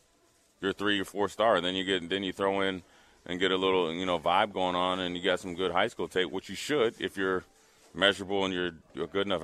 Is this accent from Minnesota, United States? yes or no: yes; Minnesota, United States; I was from Minnesota. Not a lot of guys leaving.